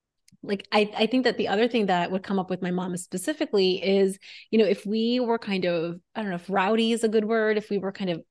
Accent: North India, India; I'm from North India. That's where I grew up, and I'm married to someone that's South Indian.

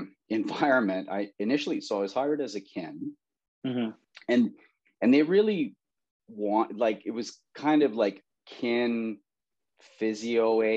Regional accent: Saskatchewan, Canada; So I'm originally from Saskatchewan, grew up in Saskatchewan, went back out west and worked at a center.

